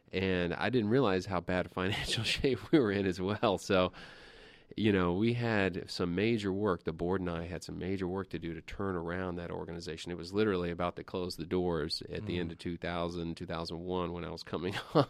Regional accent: Atlanta, Georgia, United States; I knew the people that were there from somewhere or another growing up in Atlanta and knowing a lot about the community.

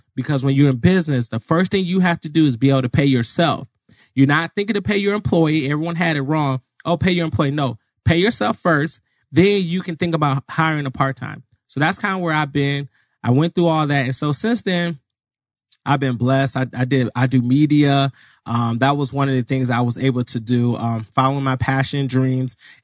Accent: Michigan, United States; also born or lived in Chicago; now in Arizona, United States; I'm not. I was born in Chicago, grew up in Michigan. Then I came here to Arizona.

